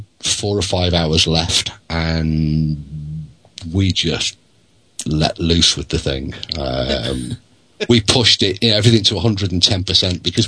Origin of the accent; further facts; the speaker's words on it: United Kingdom; And of course, being British, we have nothing whatsoever to sell.